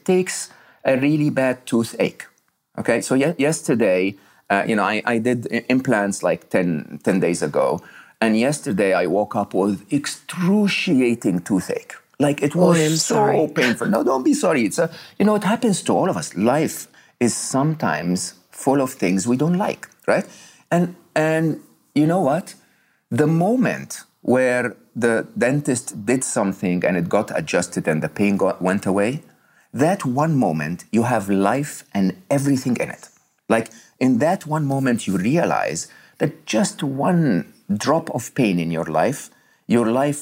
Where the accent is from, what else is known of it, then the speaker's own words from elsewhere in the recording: Egypt; young and growing up in Egypt and didn't have much